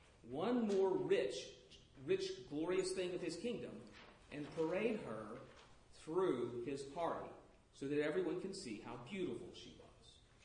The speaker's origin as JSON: {"language": "English", "town": "New Orleans", "region": "Louisiana", "country": "United States", "said": "Now, I'm from New Orleans. Mardi Gras goes on for several months."}